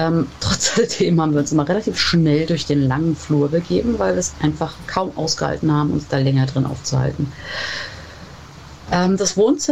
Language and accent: German; Berlin, Germany; Ich komme aus Berlin und bin auch hier aufgewachsen. Ich würde sagen, ja, das sind sicher schon 25 Jahre, also ich bin jetzt 38.